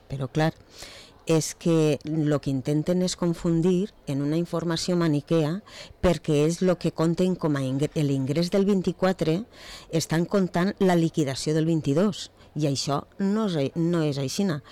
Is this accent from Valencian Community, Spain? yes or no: yes; Villarreal, Valencian Community, Spain; I com jo soc de Villarreal, també m'interessa, com a tu, dir les coses com són